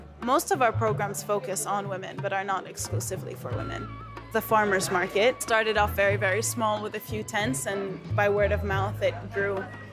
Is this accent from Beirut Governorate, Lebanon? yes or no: no; North Governorate, Lebanon; We're from Koura. It's your typical little village. life is centered around making olive oil.